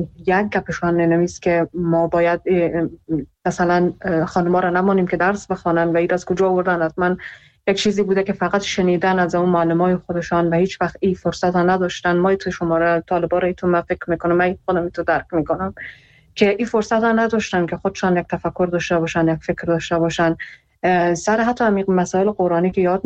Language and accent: Persian; Iran; خودم در ایران بزرگ شدم و اونجا درس خوندم